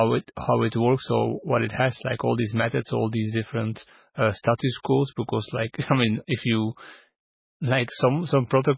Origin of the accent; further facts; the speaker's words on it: Belgium; I'm from Belgium, so we speak like 3 languages here, at least the official one, but of course there are plenty other ones.